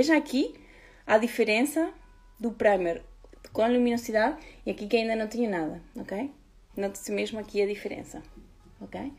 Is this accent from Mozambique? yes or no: no; Uruguay; Portuguese is a second language; now in Portugal; Para quem está a perguntar do meu sotaque, eu sou do Uruguai e moro cá há 13 anos e pronto, este é o português que temos